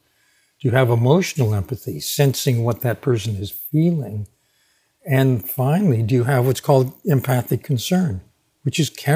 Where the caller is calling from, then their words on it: New York, United States; Just north of New York City. I'm about 30 minutes up the Hudson River.